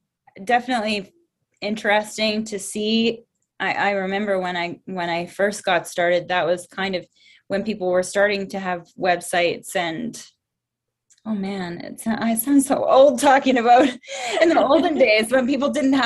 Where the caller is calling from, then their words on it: Calgary, Alberta, Canada; I am tuning in from Calgary, Alberta in Canada, just right close to the Rocky Mountains.